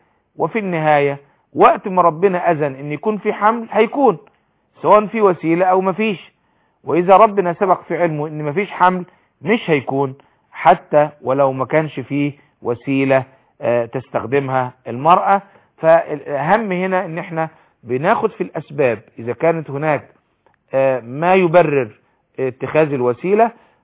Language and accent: Arabic; Upper Egypt, Egypt; مش معنى ان انا راجل صعيدي